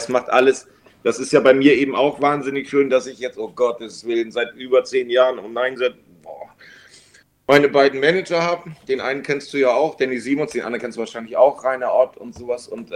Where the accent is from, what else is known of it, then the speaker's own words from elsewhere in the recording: Lower Saxony, Germany; Ich komme aus der Nähe von Cuxhaven